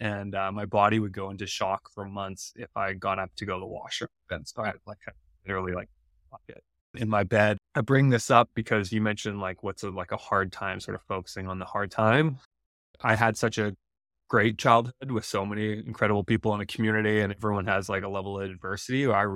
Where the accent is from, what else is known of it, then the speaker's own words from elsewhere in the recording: Vancouver, British Columbia, Canada; the kids of False Creek, where I grew up in Vancouver.